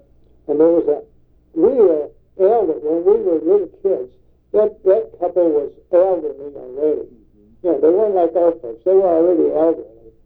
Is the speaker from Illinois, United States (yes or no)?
no; Pittsburgh, Pennsylvania, United States; But when he found out that I was from Lincoln Place, there was a whole different relationship immediately.